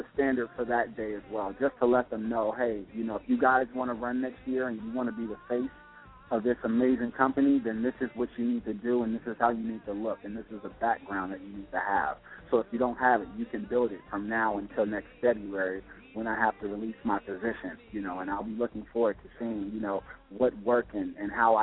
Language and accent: English; Chicago, Illinois, United States; now in Los Angeles, United States; I mean, I'm from Chicago, so, you know, we're pretty content with just being regular people, but living in a jungle